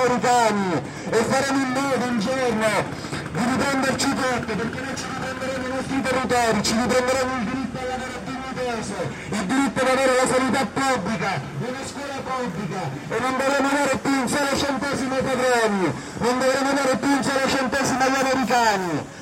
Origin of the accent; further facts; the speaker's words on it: Catania, Sicily, Italy; insieme a me che vengo da Catania